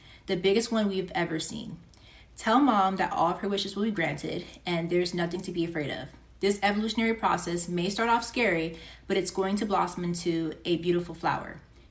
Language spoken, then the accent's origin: English; United States; I grew up in the States and there was this like book where it would show animals morphing into humans.